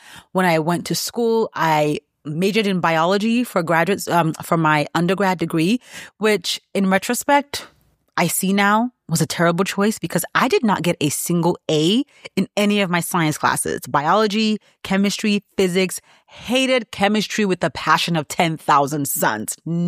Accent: Nigeria; So growing up in Nigeria

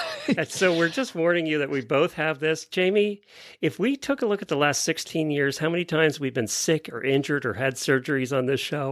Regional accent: Ocala, Florida, United States; from Ocala, Florida.

